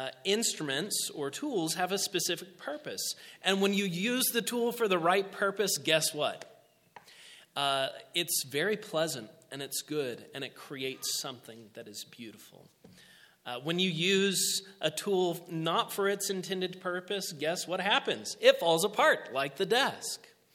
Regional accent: San Antonio, Texas, United States; So growing up in South Central Texas, I grew up just outside it, San Antonio.

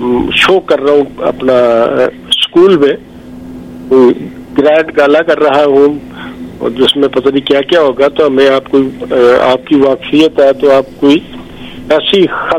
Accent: Punjab, Pakistan; ہم بچپن میں دیکھا کرتے تھے, وہ آپ کو بھی یاد ہوگا پنجاب میں تو ہم کہا کرتے تھے

